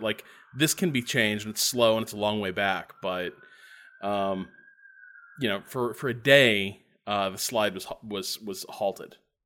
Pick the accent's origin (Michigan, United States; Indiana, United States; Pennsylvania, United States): Indiana, United States; But I grew up in Northwest Indiana.